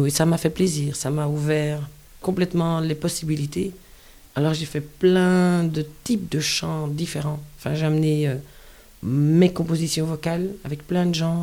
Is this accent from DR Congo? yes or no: no; Belgium; la partie africaine qui était en moi, parce que j'ai grandi en Belgique.